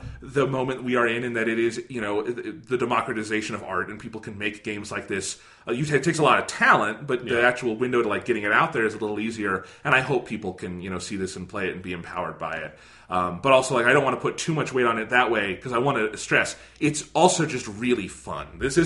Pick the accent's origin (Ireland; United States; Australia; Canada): United States; But I was still, you know, a kid growing up in the United States in this era.